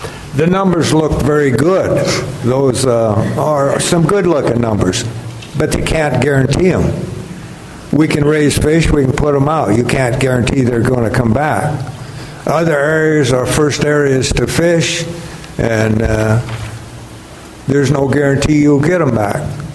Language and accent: English; Colville, Washington, United States; And by the way, I was born in Colville, Washington, Gary's area. My mother's folks had a big ranch north of Northport.